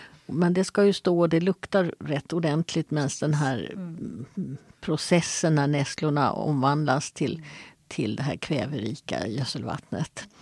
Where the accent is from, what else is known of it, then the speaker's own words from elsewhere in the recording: Sweden; som svensk uppvuxen på 40-50-talet så är jag uppfostrad att man ska odla sin egen potatis